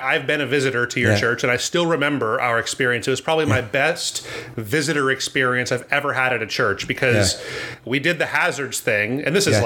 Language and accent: English; Hawaii, United States; So I'm from Hawaii, is where I'm coming from here. I was born and raised here. I've done ministry on the mainland, but I live here again now in Hawaii.